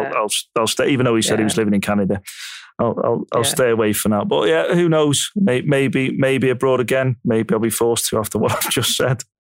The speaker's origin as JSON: {"language": "English", "town": "Liverpool", "region": "North West England", "country": "United Kingdom", "said": "Just because I'm from Liverpool, obviously you've gone for the stereotype, but I've never been arrested."}